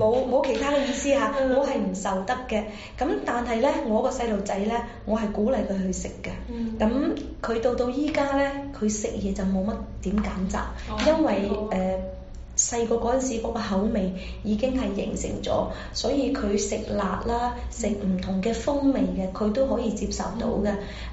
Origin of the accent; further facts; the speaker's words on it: Guangdong, China; 咁我哋中國人啦，特別廣東人啦